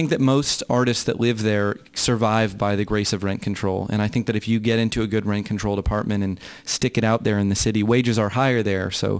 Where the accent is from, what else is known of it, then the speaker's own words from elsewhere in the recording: Gainesville, Florida, United States; also born or lived in Jacksonville; now in San Francisco, United States; Yeah, I grew up in Gainesville and in Jacksonville